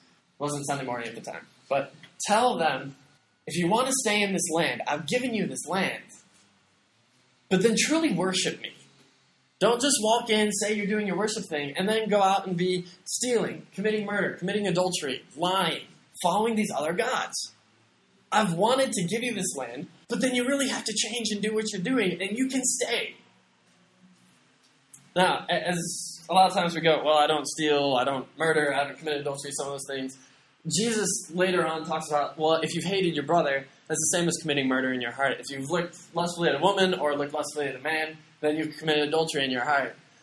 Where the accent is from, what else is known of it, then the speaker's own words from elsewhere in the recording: United States; Honestly, I come from the United States.